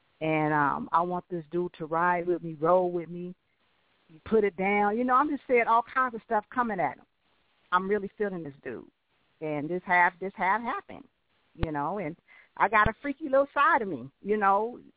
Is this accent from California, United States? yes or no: yes; California, United States; I'm from California, and we just going to roll like we in a six-fold